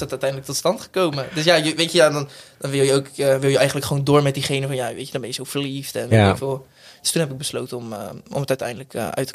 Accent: Spijkenisse, South Holland, Netherlands; die ken ik gewoon van Spijkenissen, waar ik vandaan kwam.

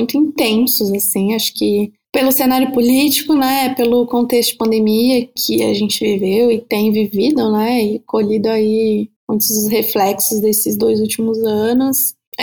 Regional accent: Santa Catarina, Brazil; sou também de Santa Catarina, assim como a Larissa e a Marina.

